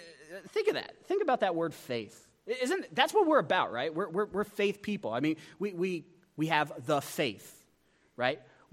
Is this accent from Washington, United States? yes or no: no; Pennsylvania, United States; born there; also born or lived in Gillette, Wyoming; I found out that I was not born in Gillette, Wyoming, as I previously was thought. I was born in Pennsylvania.